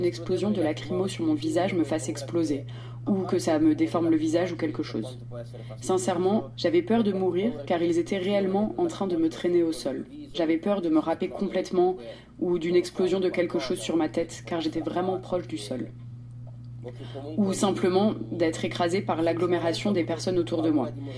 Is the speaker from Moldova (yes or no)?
yes; Moldova; now in Italy; Je suis de Moldavie. Je suis né en Moldavie, puis je suis allé en Italie. Je suis resté tellement d'années en Italie que j'ai eu la nationalité italienne.